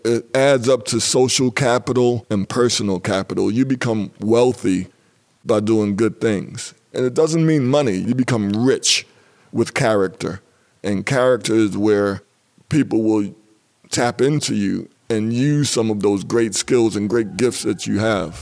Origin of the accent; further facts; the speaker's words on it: New York City, New York, United States; I was born in Manhattan, St. Clair's Hospital, 52nd Street, and grew up in the Amsterdam houses on 61st Street and Amsterdam Avenue.